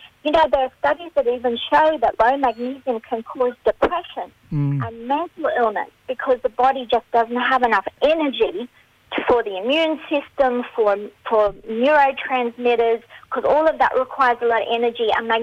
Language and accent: English; Australia; Well, my parents were migrants back in the 60s, so I did grow up in Australia, okay. And I did go to school here, but I have a mixture of an accent because, you know, I'm a little bit of an international person.